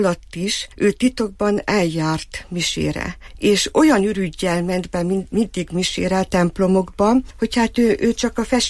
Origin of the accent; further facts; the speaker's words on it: Bixad, Covasna, Romania; én meg Sepsibűszádról származom, ugye Háromszékről, Kovászna megyéből